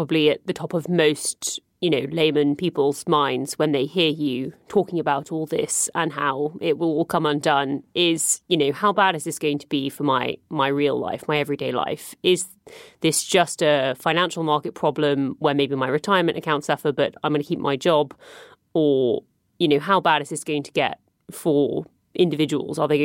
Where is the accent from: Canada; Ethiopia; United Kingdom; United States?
United Kingdom; Yes, if you haven't noticed, I am British.